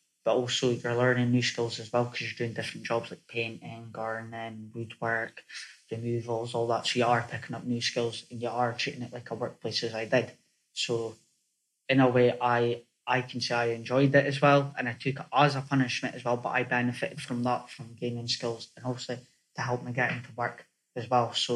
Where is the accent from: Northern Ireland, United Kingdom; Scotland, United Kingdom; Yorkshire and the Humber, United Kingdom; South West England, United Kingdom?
Scotland, United Kingdom; Elgin; 19 years old, and I'm from Elgin Murray, Scotland.